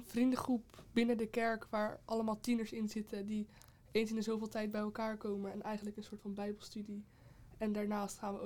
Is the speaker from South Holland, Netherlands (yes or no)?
yes; Voorschoten, South Holland, Netherlands; ik ben 13 jaar en kom uit Voorschoten.